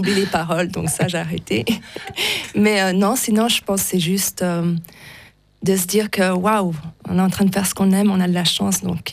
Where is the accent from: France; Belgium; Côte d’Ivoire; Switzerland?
Switzerland; Geneva; vu qu'on est de Genève.